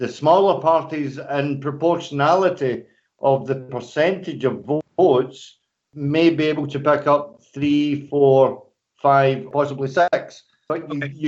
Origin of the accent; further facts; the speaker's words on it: Scotland, United Kingdom; Personally, when I travel, I'm Scottish.